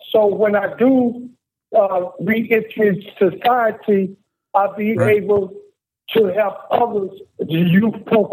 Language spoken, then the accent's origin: English; Boston, Massachusetts, United States; also born or lived in St. Louis, Missouri; I grew up in Boston, Massachusetts. I was born in St. Louis, Missouri. That's where my family originated from. And I came to Washington to visit my older brother.